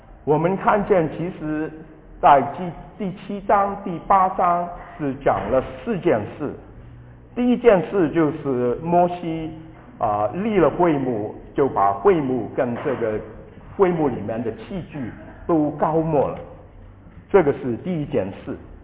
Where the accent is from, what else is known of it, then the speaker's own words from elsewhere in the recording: Shanghai, China; also born or lived in Hong Kong; 我跟余牧师一样是上海人，我是在香港出生。